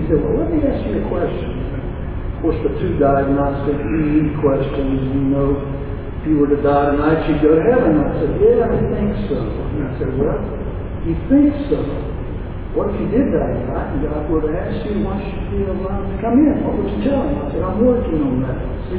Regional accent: Mississippi, United States; But growing up in South Mississippi, kind of on the poverty level, I had six sisters and one brother.

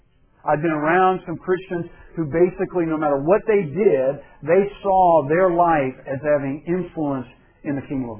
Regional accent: Louisville, Kentucky, United States; I grew up in Louisville, Kentucky, still considered part of the Bible Belt.

